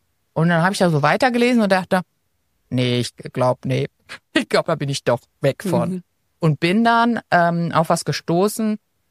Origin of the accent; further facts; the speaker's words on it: Limburg an der Lahn, Hesse, Germany; ich komme ja aus Limburg, Limburg an der Lahn.